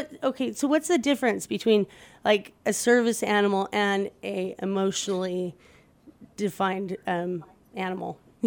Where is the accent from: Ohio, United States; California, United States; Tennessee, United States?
California, United States; Los Angeles; I'm from Los Angeles myself, so, yeah, I do know that I can pretty much take my dog anywhere